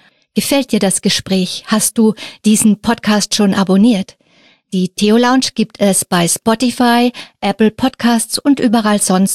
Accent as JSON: {"language": "German", "country": "Austria", "tie": "born or raised there", "said": "Also ich bin in einem Dorf aufgewachsen in Österreich, also Kirche war präsent, aber in meiner Familie, da war das nicht, also ich bin nicht fromm aufgewachsen."}